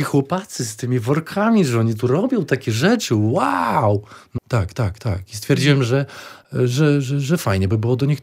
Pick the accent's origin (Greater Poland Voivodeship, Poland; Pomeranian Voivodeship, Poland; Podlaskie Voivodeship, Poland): Podlaskie Voivodeship, Poland; Ja jestem z Podlasia głębokiego, jestem z okolic Białegostoku.